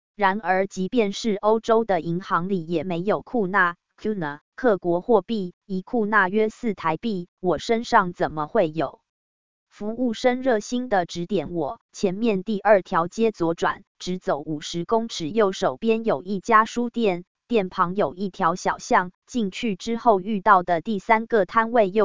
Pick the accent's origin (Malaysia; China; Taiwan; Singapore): Taiwan; 来不及跟他说我们其实是台湾人。